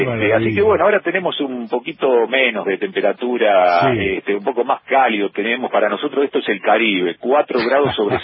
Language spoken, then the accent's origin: Spanish; San Jorge, Santa Fe, Argentina; also born or lived in Rosario; se volvió al pueblo donde yo viví durante mi infancia y adolescencia, que es San Jorge, y después me volví a Rosario porque me fui a estudiar a la facultad a Rosario y allí viví 15 años, y después me vine para acá, para Tierra del Fuego.